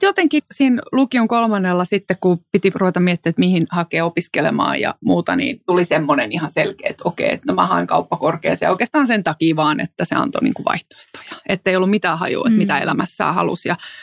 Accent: Helsinki, Uusimaa, Finland; Mutta mä oon kasvanut sitten pääosin kuitenkin Helsingissä ja ennen kaikkea Itä-Helsingissä.

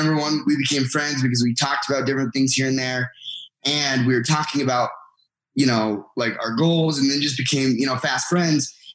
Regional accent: United States; You know, he's from Australia. I'm from the United States.

